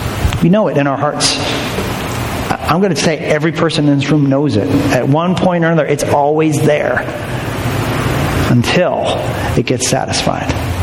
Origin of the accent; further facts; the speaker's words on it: United States; I'm an American. Nobody tells me how to run my life, right?